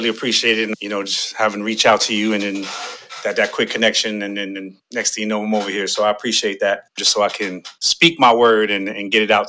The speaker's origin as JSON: {"language": "English", "region": "New York", "country": "United States", "tie": "born or raised there", "said": "It was just, you know, I'm from New York, you know, born and raised."}